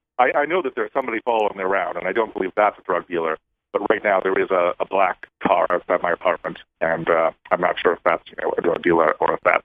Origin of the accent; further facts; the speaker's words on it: Canada; And I grew up in Canada, so I, you know, took French for about 12 years